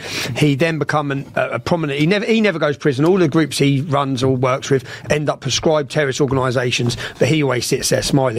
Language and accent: English; Luton, East of England, United Kingdom; I'm from Luton Town